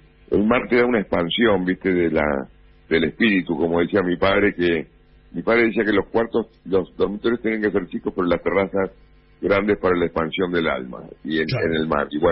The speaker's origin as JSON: {"language": "Spanish", "region": "Montevideo", "country": "Uruguay", "tie": "born there", "said": "yo que nací en Montevideo, nosotros tenemos un concepto de no vista al río, sino vista al mar, digo, ya desde chico."}